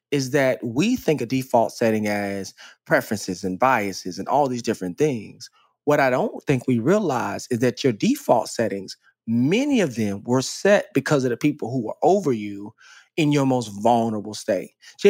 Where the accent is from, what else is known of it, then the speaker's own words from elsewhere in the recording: Dallas, Texas, United States; I grew up in Dallas, Texas.